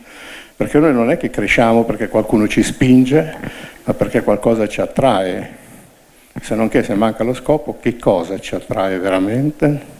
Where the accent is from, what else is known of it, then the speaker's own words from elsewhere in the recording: Greece; Italian is a second language; io che cristiano non sono perché sono greco